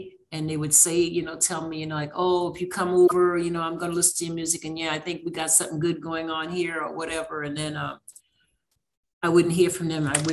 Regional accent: South Carolina, United States; I was from South Carolina. I didn't know what he wanted

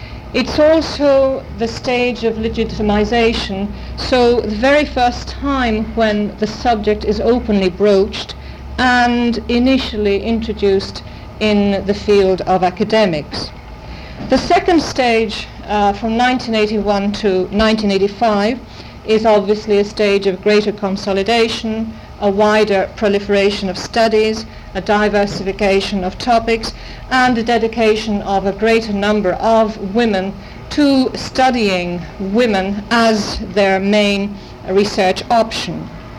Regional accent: Ireland; moved away as an adult; now in Barcelona, Spain; I'm actually Irish, but I'm Catalan by now, as I have been living there for 18 years.

